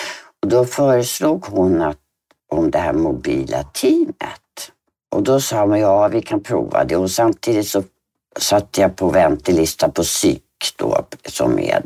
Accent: Ösmo, Stockholm County, Sweden; also born or lived in Visby; Jag är född i Visby 1960. Sen flyttade vi över, det fanns inga jobb, så vi flyttade över till Ösmo. Och i Nynäshamn har vi hållit till också. Och sen separerade mina föräldrar, så pappa och min bror flyttade tillbaka till Gotland. Och jag och min syster stannade hos mamma i Ösmo.

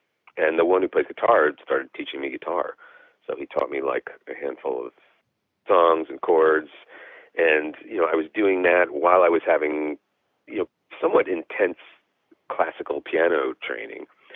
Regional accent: Wayne, New Jersey, United States; So I grew up in New Jersey, the town of Wayne, New Jersey, which is half an hour outside the city.

